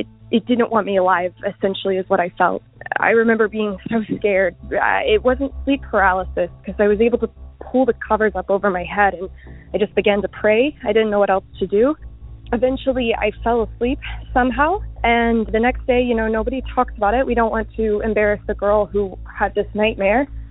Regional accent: Houston, Texas, United States; I am from Houston, but this story takes place in Livingston, Texas.

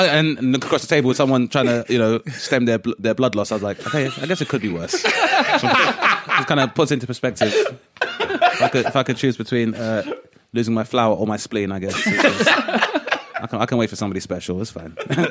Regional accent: Lewisham, London, United Kingdom; I grew up in Lewisham, the borough of Lewisham, but more specifically here, the Green.

